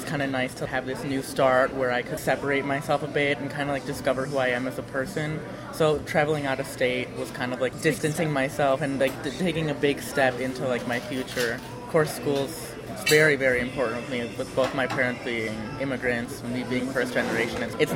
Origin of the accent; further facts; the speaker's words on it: Rolling Meadows, Illinois, United States; I was born in northwest suburbs of Chicago, so, you know, people get a little angry when they say I'm from Chicago, but it's because no one knows, but I say like a small little town called the Rolling Meadows